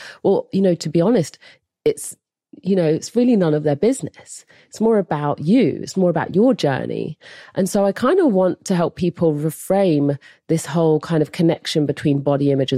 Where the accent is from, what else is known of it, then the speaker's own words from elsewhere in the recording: England, United Kingdom; I'm a British Olympian.